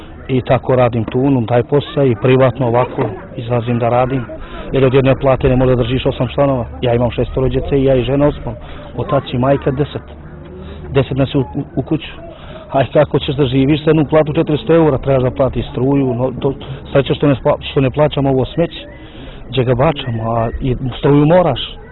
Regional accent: Montenegro; born there; Ja sam rođen u Crnoj Gori, ja sam državljanin Crne Gore.

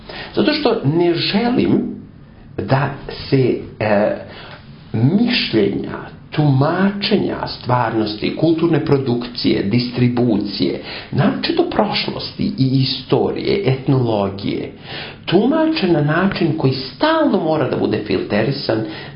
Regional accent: Australia; Ja dolazim iz Australije. Australija kao zemlja daje mojoj instituciji, znači novac

